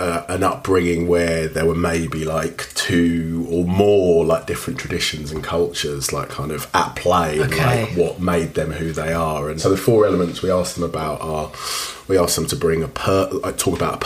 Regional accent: London, United Kingdom; I'm British Nigerian, like Nigerian parents, but grew up in London, spent all my life here.

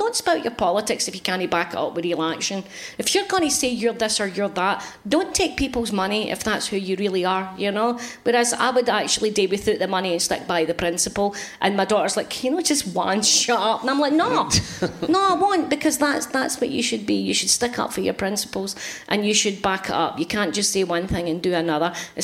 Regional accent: Scotland, United Kingdom; But they assumed it was me because I'm Scottish.

